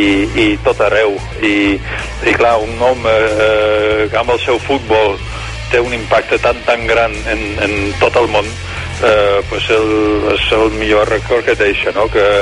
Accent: Netherlands; Catalan is a second language; la gent et preguntava d'on ets i dius d'Holanda.

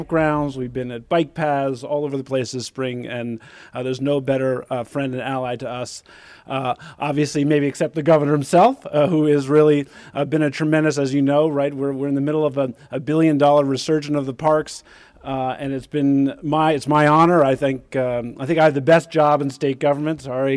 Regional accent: New York, United States; you know, I'm from the Hudson Valley. I only really started coming to Buffalo about 12 years ago

